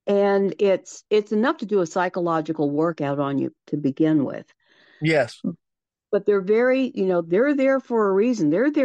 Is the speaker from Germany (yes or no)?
yes; Germany; I was born and raised in Germany.